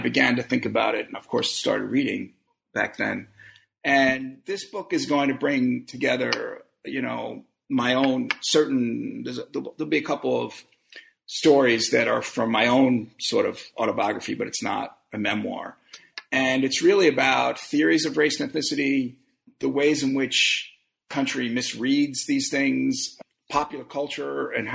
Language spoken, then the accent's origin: English; Brooklyn, New York, United States; I've been thinking about it really all my life since I grew up in Brooklyn in a period of what was then called white flight